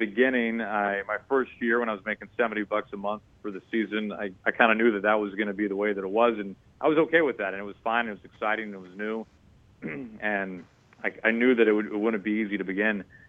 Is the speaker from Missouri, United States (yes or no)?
yes; St. Louis, Missouri, United States; also born or lived in Kansas City; Yeah, I grew up in Kansas City, was kind of more raised my formative years in St. Louis, but was a Royals fan, a Cardinals fan.